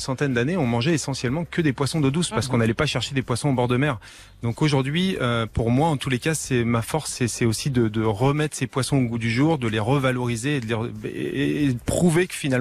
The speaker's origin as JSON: {"language": "French", "town": "Vendôme", "region": "Centre-Val de Loire", "country": "France", "tie": "born there", "said": "je suis surtout issu d'une famille agricole. Et quand je suis revenu dans ma région natale, puisque je suis né à Vendôme"}